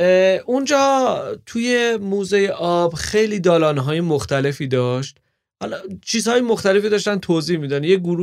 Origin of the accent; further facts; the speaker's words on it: Iran; چون ما ایرانی هستیم این اصطلاح رو به کار بردم